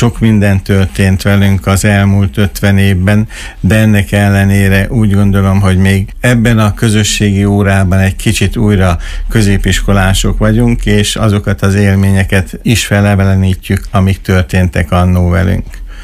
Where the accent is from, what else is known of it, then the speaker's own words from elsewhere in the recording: Miskolc, Borsod-Abaúj-Zemplén, Hungary; Így van, én Miskolcon születtem, és Miskolcon is éltem szüleimmel